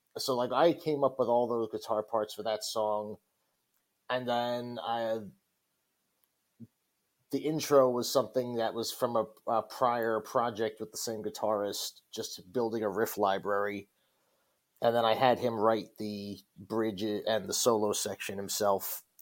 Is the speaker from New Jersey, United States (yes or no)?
yes; Bayonne, New Jersey, United States; also born or lived in Bergen County; Born and raised. I grew up in North Jersey. I was in Bayonne until kindergarten, then moved to Bergen County, as far north as you can get.